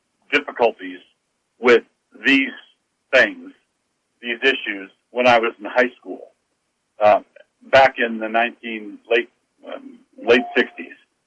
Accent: Annapolis, Maryland, United States; I grew up in Annapolis, Maryland, in the 1950s.

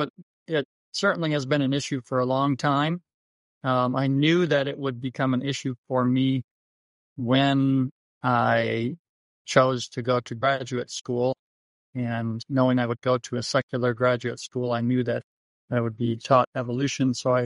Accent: Mexico; growing up in Mexico, it was not an issue while I was on the mission field

